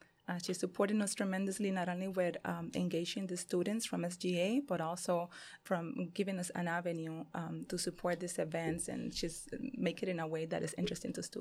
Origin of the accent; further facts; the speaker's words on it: Cuba; now in Miami, United States; I grew up in Cuba and everybody knows how that goes.